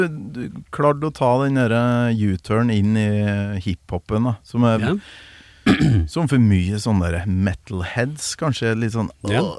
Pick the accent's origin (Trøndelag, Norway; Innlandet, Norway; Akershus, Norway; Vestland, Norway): Trøndelag, Norway; Kolvereid; I forhold til på Kolvereid der jeg kommer fra I Nord-Trøndelag.